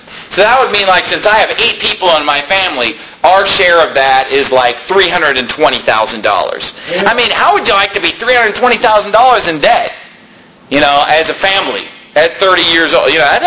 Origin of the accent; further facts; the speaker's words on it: United States; You grow up in America, as I grew up in America, and you go to school